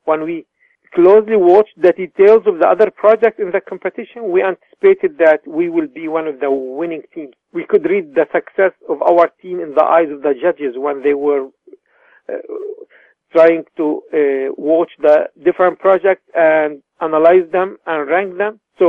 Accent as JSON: {"language": "English", "country": "Canada", "said": "though I am Canadian"}